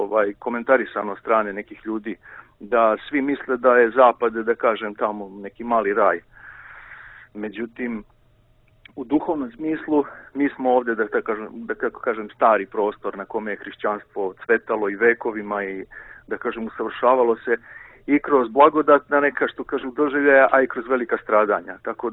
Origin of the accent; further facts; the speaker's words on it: Užice, Šumadija and Western Serbia, Serbia; ja sam isto tu sveštenik, došao sam iz Užica, da kažem, isto sam iz Srbije ovdje